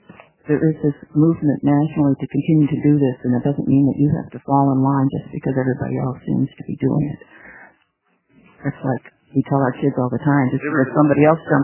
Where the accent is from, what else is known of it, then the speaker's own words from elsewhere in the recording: Salem, Oregon, United States; from Salem.